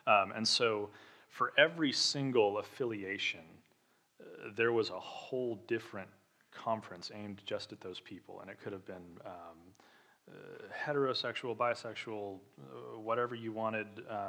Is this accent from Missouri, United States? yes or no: no; Arkansas, United States; So I come from Razorback land.